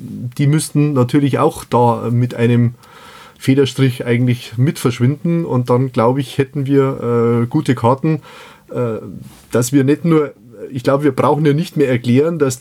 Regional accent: Bavaria, Germany; Speziell bei uns in Bayern, wir sind ja sehr katholisch, da kommt nach Neujahr immer noch Heiligen Drei König, also Epiphanie.

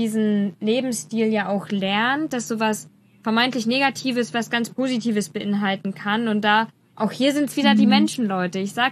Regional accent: Germany; es waren wir als Deutsche, dann war ein holländisches Pärchen, eine französische Familie und ein polnisches Pärchen

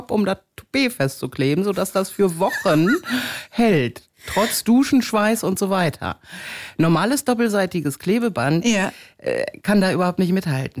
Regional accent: North Rhine-Westphalia, Germany; ich bin auf dem Dorf groß geworden, ne? Ich bin ein ostwestfälisches Landmädchen.

